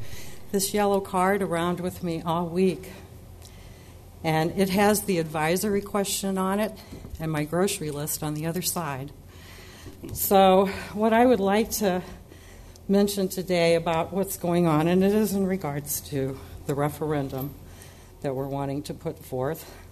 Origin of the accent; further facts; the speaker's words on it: Granite City, Illinois, United States; from Granite City.